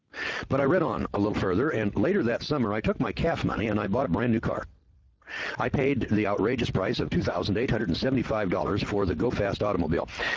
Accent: California, United States; I'm an old real estate guy and I was from the Bay Area and I can remember when the average rent was $235 a month back about 1970.

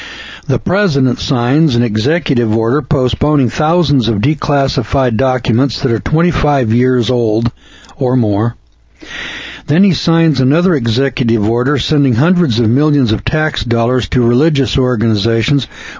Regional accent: Deep South, United States; I grew up in the Deep South.

